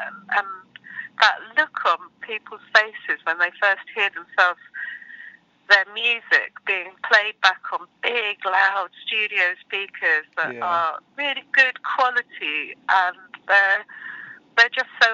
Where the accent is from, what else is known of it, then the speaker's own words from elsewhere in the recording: Edgware, London, United Kingdom; I grew up in Edgware.